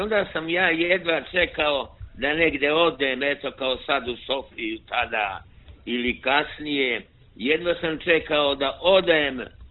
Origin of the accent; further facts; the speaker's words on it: Banjani, Montenegro; Kod nas u Banjanima tamo kuće su rastrkane, udaljene, tako da gotovo da niko nema komšiju suseda.